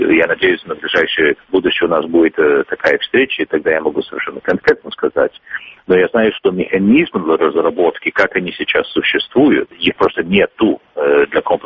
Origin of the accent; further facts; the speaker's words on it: San Francisco, California, United States; now in Russia; Я родился в Сан-Франциско